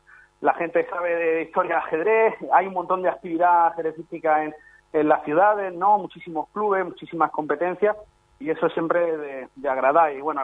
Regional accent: Granada, Andalusia, Spain; now in Florianópolis, Brazil; luego ya pues a Granada, a mi ciudad natal, ahí a disfrutar un poco de la familia

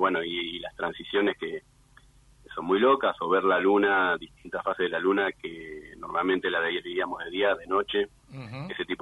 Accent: Mar del Plata, Buenos Aires Province, Argentina; also born or lived in Bariloche; Yo soy de Mar del Plata, hace un tiempo vivía en Bariloche.

